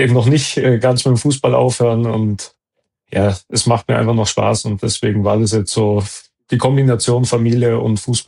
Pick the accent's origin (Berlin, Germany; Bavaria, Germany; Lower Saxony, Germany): Bavaria, Germany; Munich; Ja, München ist natürlich meine Heimat, die Heimat von meiner Frau.